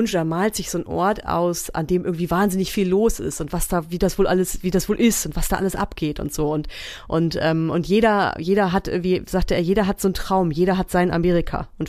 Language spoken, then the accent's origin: German; Germany; so Vorort von Hamburg, 45 Minuten entfernt, war schon, also Kleinstadt, 40.000 Einwohner